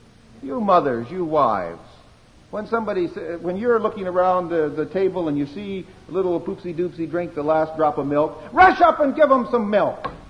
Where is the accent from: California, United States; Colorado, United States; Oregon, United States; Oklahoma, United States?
California, United States; San Diego; that I'm from San Diego.